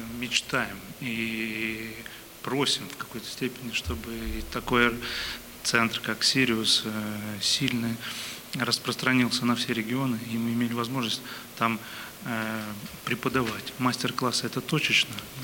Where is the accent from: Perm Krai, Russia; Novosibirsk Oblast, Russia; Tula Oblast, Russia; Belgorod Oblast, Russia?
Perm Krai, Russia; Perm; и сейчас мой родной город Пермь, я очень люблю там бывать.